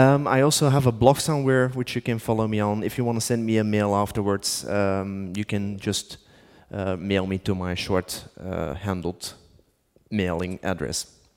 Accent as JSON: {"language": "English", "country": "Belgium", "second_language": "English", "said": "But luckily I'm from Belgium, so that helps."}